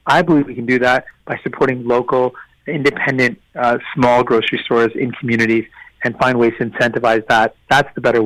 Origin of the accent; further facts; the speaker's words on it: Windsor, Ontario, Canada; I'm always down to speak to my hometown of Windsor, so looking forward to be back.